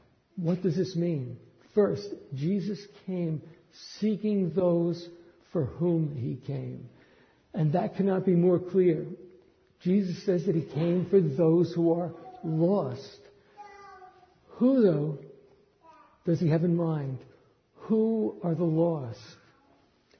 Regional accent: New York City, New York, United States; when I grew up in New York City, I wandered the streets and I wandered the subway system

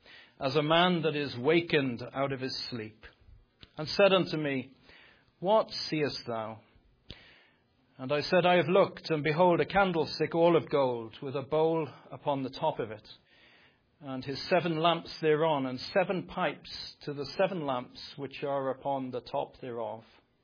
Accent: Wales, United Kingdom; that is because of the experience of growing up in Wales.

